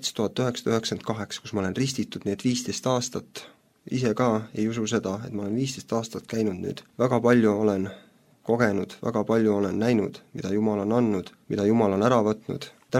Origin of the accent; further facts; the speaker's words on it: Kuressaare, Saare County, Estonia; ma olen Kuressaarest.